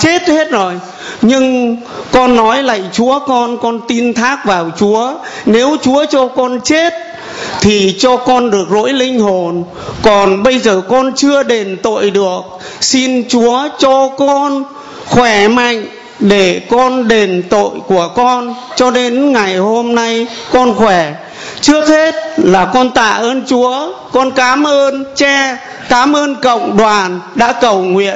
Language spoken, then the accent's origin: Vietnamese; Haiphong, Vietnam; also born or lived in southern Vietnam; con sinh ra và lớn lên tại Hải Phòng, nếu Chúa không gìn giữ con thì con thành thật với cộng đoàn là con xử như năm cam. Bởi vì con ở tù, ở tội, cho nên khi con ra tù là con không về quê. Con xin tài ngoại tại ở trong miền Nam này.